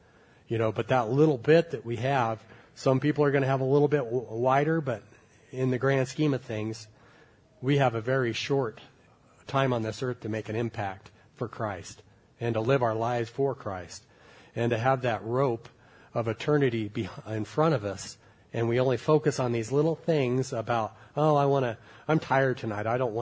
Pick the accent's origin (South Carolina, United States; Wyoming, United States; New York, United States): Wyoming, United States; I'm from Wyoming. I've been in a lot of different places